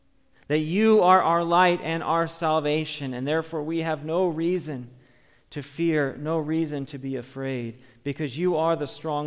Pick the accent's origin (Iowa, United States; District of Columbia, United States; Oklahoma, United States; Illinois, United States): Illinois, United States; Chicago; Growing up in the Chicago area, my family and I were very much at the heart of the church growth movement.